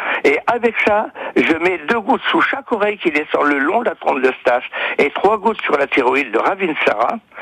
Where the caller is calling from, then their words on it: Argentan, Normandy, France; d'Argentan.